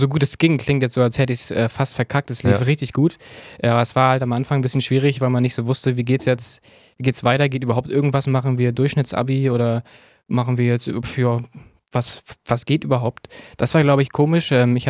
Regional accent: Rostock, Mecklenburg-Vorpommern, Germany; Der Landkreis Rostock ist auf jeden Fall richtig. Wir hatten das eben schon, ich bin auch Dorfkind, aber immer in Rostock zur Schule gegangen, habe hier einen relativ guten Freundeskreis auch. Also würde sagen, ich bin Rostocker Jung sozusagen.

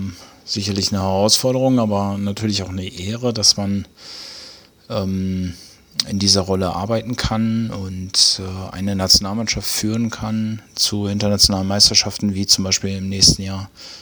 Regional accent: Schleswig, Schleswig-Holstein, Germany; Das war in Schleswig und da bin ich groß geworden im TSV Schleswig, im Turn- und Schwimmverein.

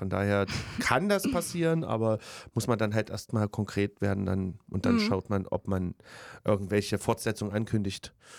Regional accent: Leipzig, Saxony, Germany; aus meiner Heimatstadt, aus Leipzig

